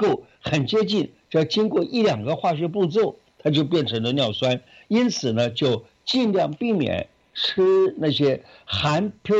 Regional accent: Guangdong, China; 尤其我们广东人特别喜欢吃的煲汤啊

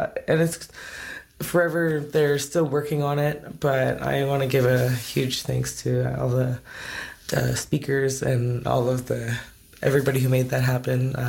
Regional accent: Dease Lake, British Columbia, Canada; now in Whitehorse, Canada; I grew up there most of my life. I moved back there a couple years ago to try and make it back in the hometown for a bit

